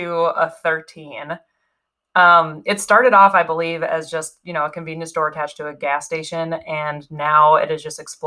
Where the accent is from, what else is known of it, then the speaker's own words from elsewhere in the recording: Pennsylvania, United States; so I grew up near Philadelphia, and then I went to school out in Western Pennsylvania